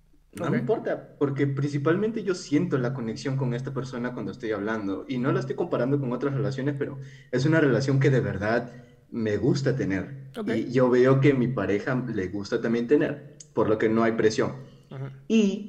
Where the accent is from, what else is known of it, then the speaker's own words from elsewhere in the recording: Peru; Ella es de México y yo soy de Perú.